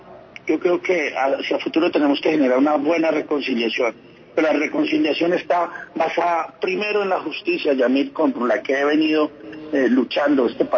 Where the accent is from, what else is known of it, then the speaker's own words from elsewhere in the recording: Colombia; que es lo que creo que hay que hacer como colombianos